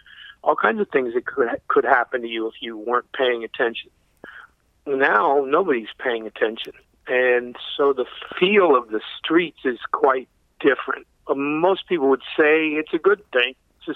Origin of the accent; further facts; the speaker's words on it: West Coast, United States; moved away as an adult; now in New York, United States; You know, I wasn't born here. I came from the West Coast as a young guy, 21 years old, and came here in 1981. With a strong sense of a desire to become a New Yorker.